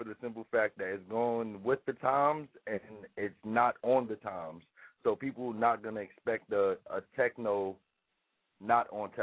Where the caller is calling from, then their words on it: New York, United States; I'm calling from New York. You already know. It's the Big Apple.